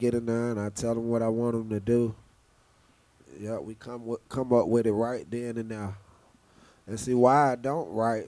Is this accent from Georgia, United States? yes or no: yes; Atlanta, Georgia, United States; born there; No, I was born in Summerhill, you know, Atlanta Avenue.